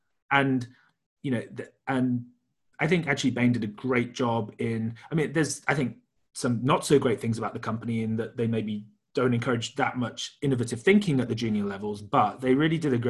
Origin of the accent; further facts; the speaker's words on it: United Kingdom; I guess I'm British